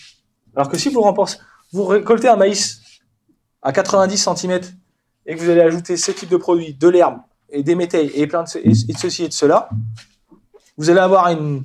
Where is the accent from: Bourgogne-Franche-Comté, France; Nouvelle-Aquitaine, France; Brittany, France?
Nouvelle-Aquitaine, France; moi je viens de Poitou-Charentes, il y a 25 ans ça existait, on n'en voyait pas, c'était réservé au sud de la France.